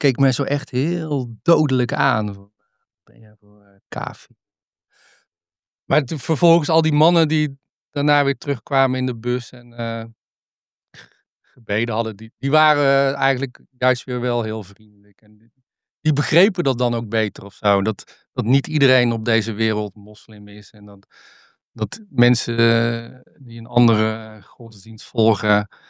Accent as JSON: {"language": "Dutch", "country": "Netherlands", "said": "Want ik kom tenslotte uit Nederland."}